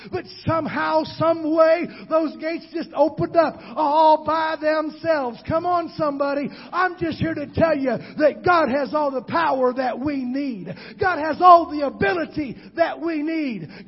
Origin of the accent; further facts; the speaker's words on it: Worthington, Minnesota, United States; I'm from Worthington, Minnesota, where they have the National Junior College Wrestling Championship every year.